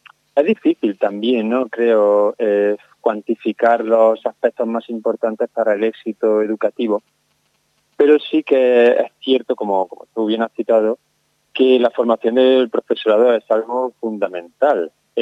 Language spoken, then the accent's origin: Spanish; Andalusia, Spain; yo soy de Andalucía, y bueno, pues aquí tenemos una buena red